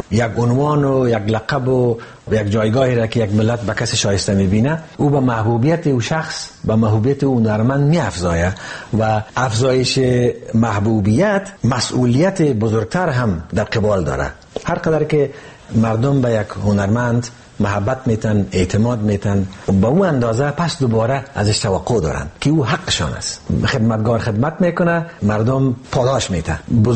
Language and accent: Persian; Afghanistan; ما از کودکی ها با یک تصور در مورد تاجیکستان بزرگ شدیم در افغانستان.